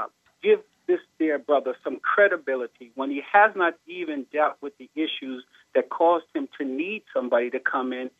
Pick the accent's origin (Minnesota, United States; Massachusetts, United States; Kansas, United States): Massachusetts, United States; Boston; First of all, I'm still feeling pretty good about being a Bostonian, never mind the Patriots.